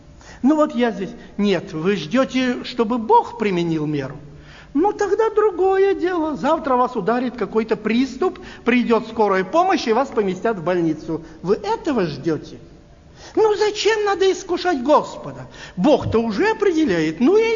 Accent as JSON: {"language": "Russian", "region": "Moscow", "country": "Russia", "said": "мы, москвичи, испытали это"}